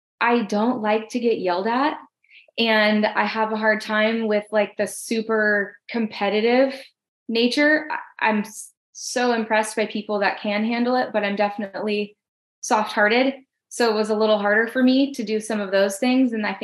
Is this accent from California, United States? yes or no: yes; Paradise, California, United States; So I grew up in Paradise, California, which most people know now because of the fires.